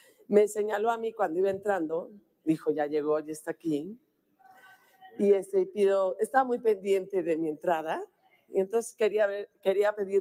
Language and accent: Spanish; Mexico; Somos el pueblo de México, todos y todas.